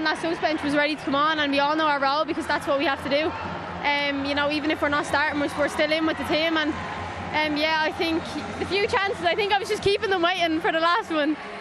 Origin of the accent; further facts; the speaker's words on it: Ireland; that shows that we're Irish and we'll never give up.